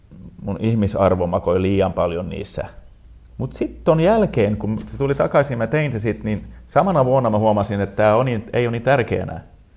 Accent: Pietarsaari, Ostrobothnia, Finland; first language Swedish; Finnish is a second language; On joo, ja tästä Pietarsaaressa mä en puhunut suomea ollenkaan.

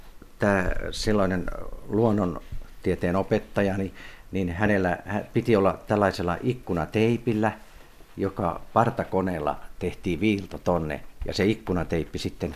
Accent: Punkalaidun, Pirkanmaa, Finland; jotka silloin lähinnä siitä kotiseutuni ympäristöstä keräsin. Muutama on kerätty lähikunnista

